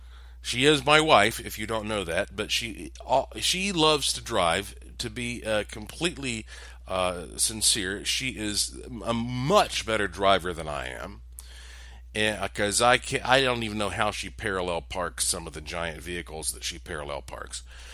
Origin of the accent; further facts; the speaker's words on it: North Carolina, United States; my home state of North Carolina is where some of the most beautiful emeralds in the world are mined.